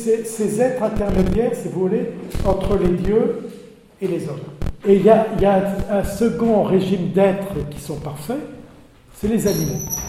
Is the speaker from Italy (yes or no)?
no; France; born there; Je suis né là, je suis né en France et je suis pas né au Kenya.